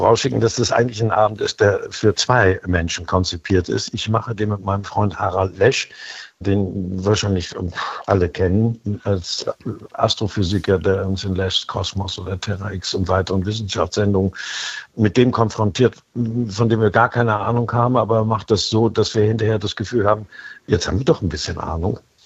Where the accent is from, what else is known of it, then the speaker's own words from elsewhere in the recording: Kiel, Schleswig-Holstein, Germany; Wenn ich an Kiel, wenn ich an Schleswig-Holstein denke, das ist meine Heimat